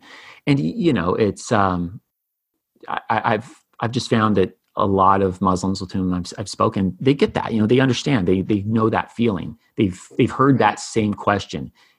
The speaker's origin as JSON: {"language": "English", "region": "Utah", "country": "United States", "said": "And as soon as someone hears I'm from Utah, or there's any connection made to the fact that I stayed at BYU, I get this look."}